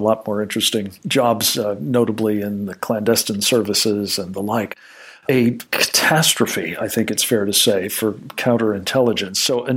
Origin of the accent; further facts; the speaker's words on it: Ireland; We're Irish, after all.